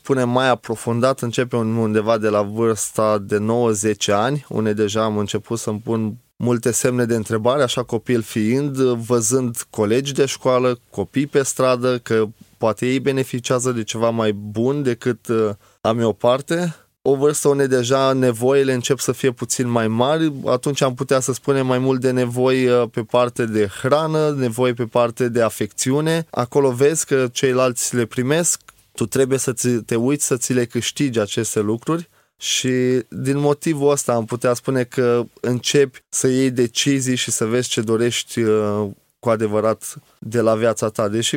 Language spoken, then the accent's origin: Romanian; Romania; born there; M-am născut în nord-estul României în anul 1986, în luna mai, într-o lună frumoasă, însorită.